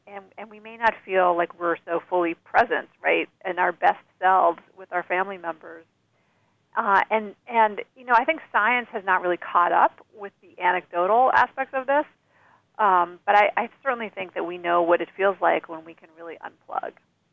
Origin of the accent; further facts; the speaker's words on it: New York City, New York, United States; also born or lived in Colorado / Montana; despite growing up in New York City and feeling comfortable in cities, I then spent 2 decades living in the Rocky Mountains, in pretty small towns and cities in Colorado and Montana